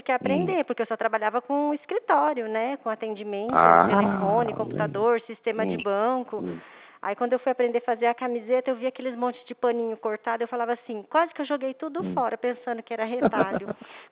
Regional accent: Mandaguari, Paraná, Brazil; also born or lived in Apucarana; morei minha vida inteira lá em Mandaguari. Nasci lá

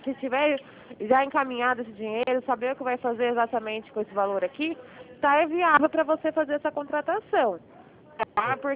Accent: São Paulo, Brazil; Não, eu sou do estado de São Paulo

